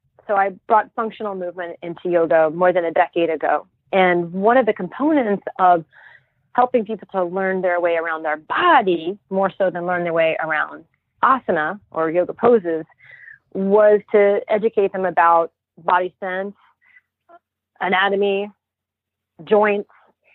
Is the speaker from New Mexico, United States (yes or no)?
yes; Santa Fe, New Mexico, United States; I grew up in Santa Fe, New Mexico, in a solar home off the grid, and we didn't have very good TV reception.